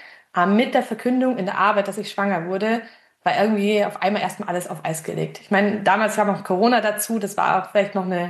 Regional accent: Bavaria, Germany; ich bin jetzt auch noch in Bayern aufgewachsen. Bisschen ländlicher aufgewachsen

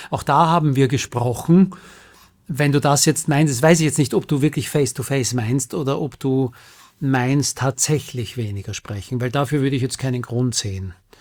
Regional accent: Vienna, Austria; Ich bin also aus Wien.

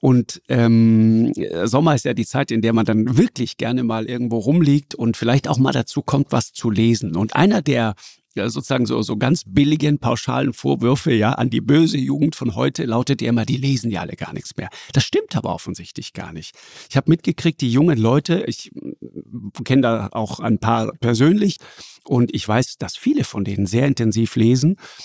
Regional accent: Tyrol, Austria; Mit dem hat man als Tiroler echt ein Hühnchen zu rupfen.

